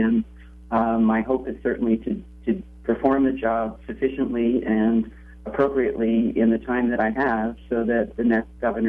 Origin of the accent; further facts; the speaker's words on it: Vermont, United States; I think it's about growing up in Vermont for me in a family that deeply treasured the lake and the mountains and the meadows of Vermont